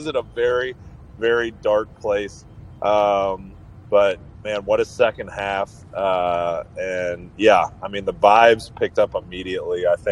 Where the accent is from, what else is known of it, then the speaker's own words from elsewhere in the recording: Chicago, Illinois, United States; born there; But yeah, I was born in Chicago, so there's some Jordan nostalgia with me a little bit.